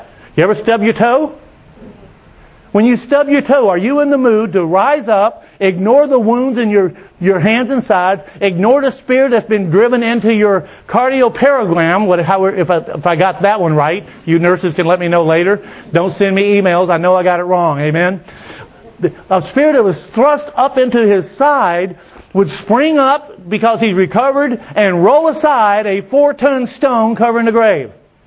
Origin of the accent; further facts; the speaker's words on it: Mississippi, United States; comes from Lawrence, which I'm from Mississippi. They would have never named one of their children Lawrence in Mississippi.